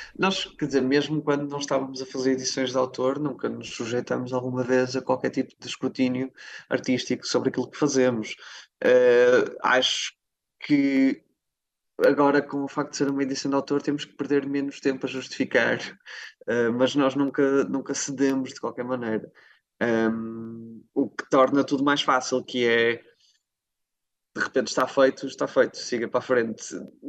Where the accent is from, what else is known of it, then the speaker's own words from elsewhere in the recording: Barcelos, North, Portugal; now in Porto, Portugal; não estão em casa nem no Porto, como estou, nem em Barcelos, de onde eu sou, na verdade